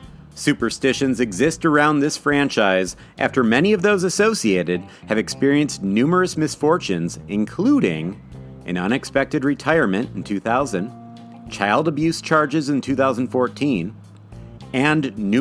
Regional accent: Midwest, United States; accent: Midwestern; okay, respect my Midwestern accent.

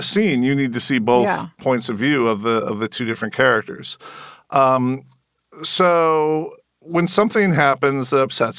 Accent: Rockford, Illinois, United States; You know, I grew up in Rockford, Illinois. You're from the Midwest too.

